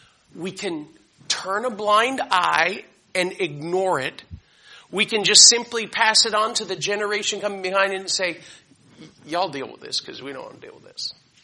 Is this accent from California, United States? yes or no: no; Florida, United States; during that period of time of me growing up in South Florida